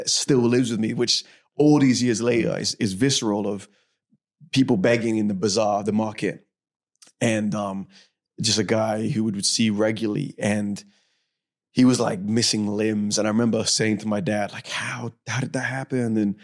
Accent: Pakistan; also born or lived in London, United Kingdom; I was born in London, but was went over to Pakistan. My parents were missionaries in Pakistan, so moved there with my sisters. So that was home, and that was normality until we came back to England.

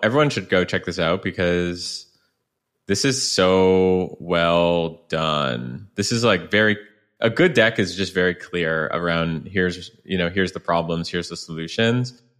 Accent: Canada; now in San Francisco, United States; I'm Canadian. When I first came out to San Francisco

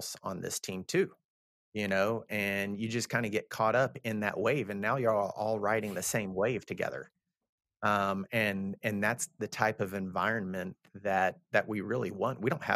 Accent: Texas, United States; I'm from Texas. I'm a Southern guy, you know?

